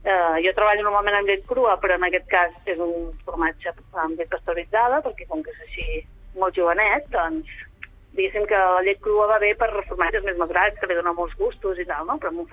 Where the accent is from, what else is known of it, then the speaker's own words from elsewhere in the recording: Sabadell, Catalonia, Spain; Sí, jo vinc de Sabadell, sí. Però bueno, ja fa 22 anys gairebé, eh?